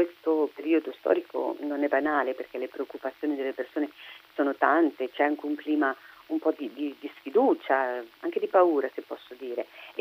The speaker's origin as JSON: {"language": "Italian", "region": "Emilia-Romagna", "country": "Italy", "said": "Io sono emiliano-romagnola, ma non lo è solo per la nostra regione"}